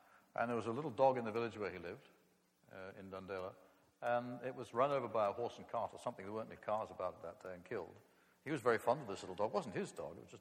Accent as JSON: {"language": "English", "country": "United States", "tie": "born there", "said": "Well, I was born in the States, but that wasn't my fault. my parents were Americans."}